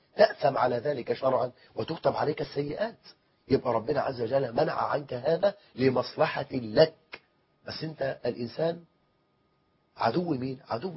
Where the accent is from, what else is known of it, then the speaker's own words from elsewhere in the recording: Egypt; ده احنا عندنا في مصر 9 مليون امرأة مطلقة و9 مليون بنت لم تتزوج